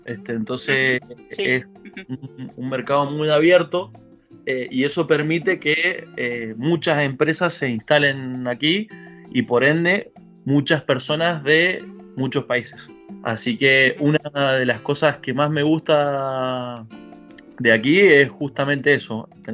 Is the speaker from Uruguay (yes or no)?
no; Mendoza, Argentina; yo dentro de Argentina soy de Mendoza. Mendoza está aproximadamente a unos 450 kilómetros de Santiago de Chile, o sea, un lugar súper cerca.